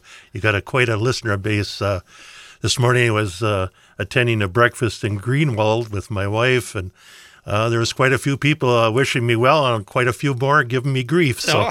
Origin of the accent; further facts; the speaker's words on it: Richmond, Minnesota, United States; Well, I was originally from Richmond, Minnesota, born and raised on a farm out there.